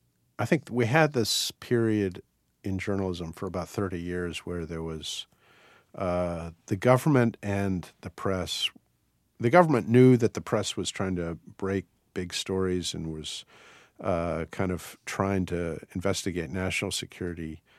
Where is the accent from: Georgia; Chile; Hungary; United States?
United States; Washington, District of Columbia; I grew up in Washington, so I knew I was reading the Washington Post.